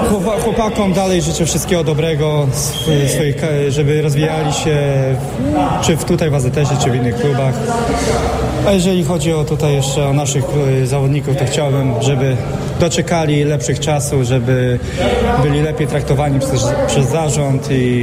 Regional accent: Nowa Sól, Lubusz Voivodeship, Poland; moved away as an adult; now in Zielona Góra, Poland; Tak, moje rodzinne miasto Nowa Sól. Powiedzmy, że wyjechałem 9 lat temu do Zielonej Góry

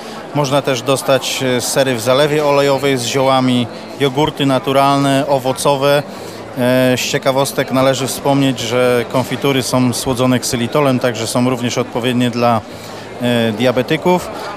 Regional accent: Borowiec, Lubusz Voivodeship, Poland; jesteśmy z Borowca, gmina Siedlisko.

